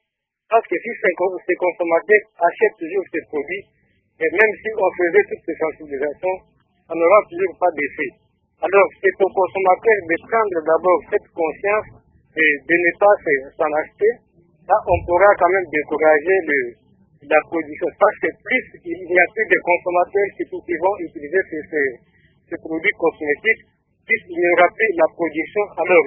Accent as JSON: {"language": "French", "country": "DR Congo"}